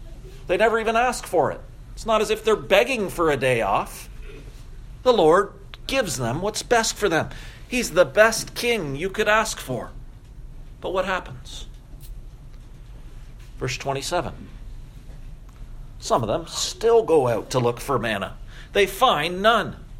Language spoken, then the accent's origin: English; St. Thomas, Ontario, Canada; We'd drive down the main street of my hometown, St. Thomas, on a Sunday